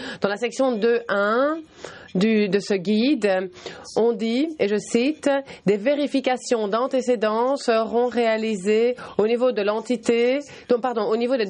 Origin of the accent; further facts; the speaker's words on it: Bulgaria; French is a second language; je viens de Bulgarie